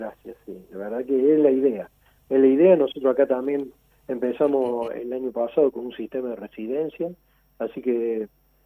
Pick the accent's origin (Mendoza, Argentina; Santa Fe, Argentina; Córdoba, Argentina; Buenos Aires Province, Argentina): Córdoba, Argentina; Charras; now in San Luis, Argentina; Yo soy cordobés y soy del sur de la provincia de Córdoba, de un pueblito chiquito a 20 kilómetros de Río Cuarto que se llama Charras.